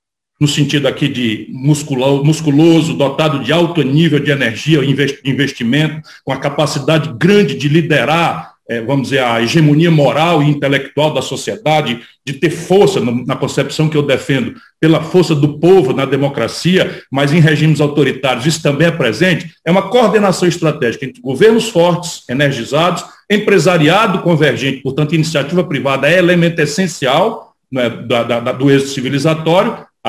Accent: Ceará, Brazil; also born or lived in Pindamonhangaba, São Paulo; o poderoso estado de São Paulo, onde eu enterrei meu umbigo. Eu nasci lá em Pindamonhangaba, peguei o pau de arara na direção inversa, fui criado no Ceará.

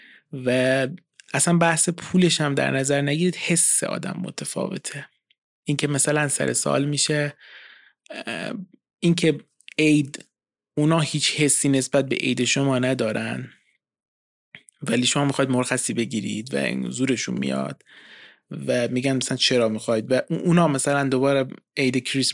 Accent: Iran; خب ما تو ایرانیم و ایرانی حساب میشیم

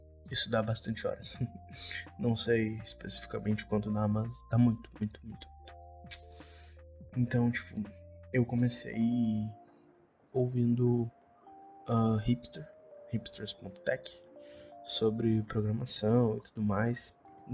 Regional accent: South Region, Brazil; Pra quem não sabe, eu sou do Sul.

